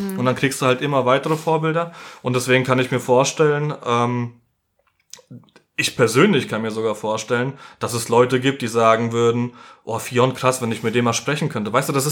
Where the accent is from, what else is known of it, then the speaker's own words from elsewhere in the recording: Poland; Ich bin Pole